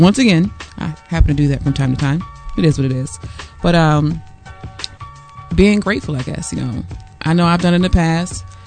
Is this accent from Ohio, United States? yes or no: no; Maryland, United States; I'm from Maryland. Don't be bringing no imitation crab anything.